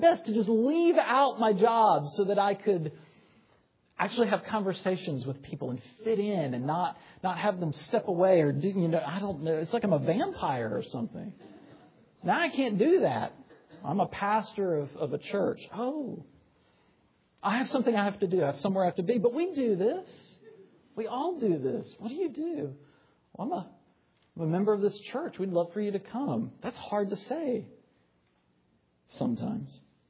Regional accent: South Carolina, United States; I used to be able to say, you know, I'm from South Carolina, I used to be able to say, I work with college students.

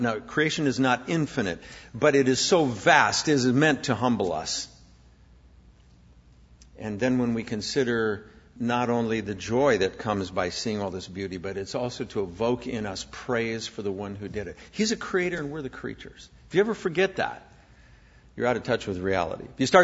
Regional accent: South Dakota, United States; I grew up in South Dakota, not many oceans nearby. We have waves of golden grain, you know, that kind of thing.

